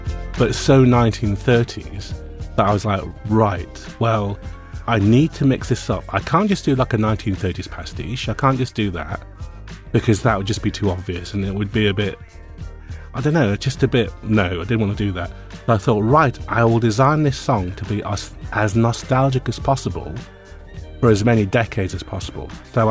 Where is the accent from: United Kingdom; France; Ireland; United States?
United Kingdom; England; also born or lived in India; even though I was born in India, I was raised in England because my parents were doctors and I come from a middle-class Asian background. We were raised in mainly white areas.